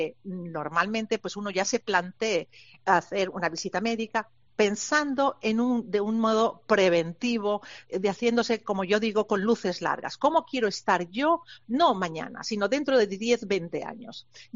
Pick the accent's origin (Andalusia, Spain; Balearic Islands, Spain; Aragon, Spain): Balearic Islands, Spain; now in Olot, Spain; yo soy mallorquina. He vivido casi toda mi vida en Mallorca, pero actualmente estoy viviendo en Olot.